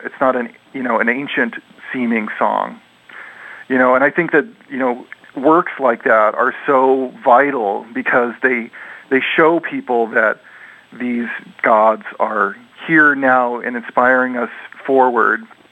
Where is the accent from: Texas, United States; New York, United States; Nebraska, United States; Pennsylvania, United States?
Nebraska, United States; Omaha; I guess from a young age, I grew up in Omaha, which back then was not very cool.